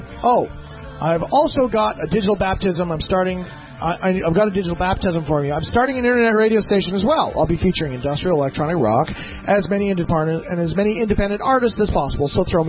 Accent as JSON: {"language": "English", "region": "Saskatchewan", "country": "Canada", "said": "Anyways, I'm from Saskatchewan, and I'm completely blind."}